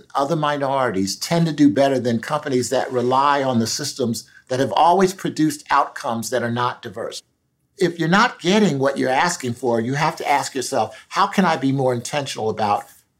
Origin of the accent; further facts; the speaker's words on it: Philadelphia, Pennsylvania, United States; The analogy I would use is with respect to education in my hometown of Philadelphia